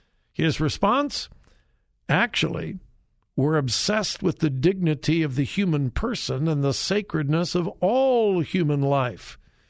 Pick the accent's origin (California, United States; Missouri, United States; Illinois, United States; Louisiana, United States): California, United States; That's my home state. I loved California.